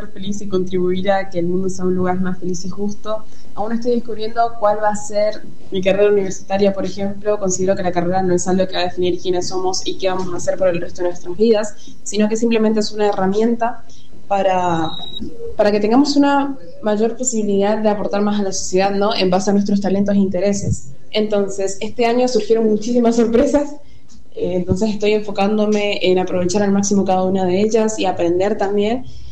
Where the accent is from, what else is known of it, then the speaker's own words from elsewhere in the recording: Posadas, Misiones, Argentina; tengo 17 años, soy de Posadas Misiones